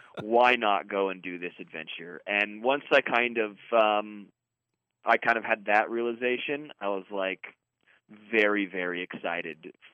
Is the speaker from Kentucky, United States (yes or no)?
no; Monterey, California, United States; now in Nashville, United States; I grew up in Central California in a place called Monterey.